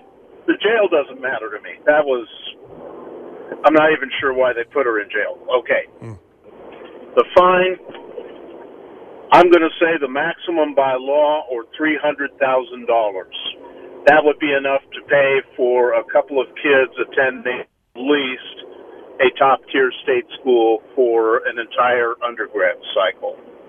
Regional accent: Los Angeles, California, United States; since I grew up in Los Angeles, SC is a private school.

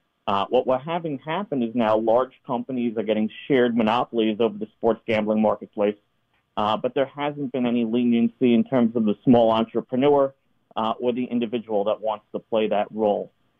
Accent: New York, United States; my home state of New York

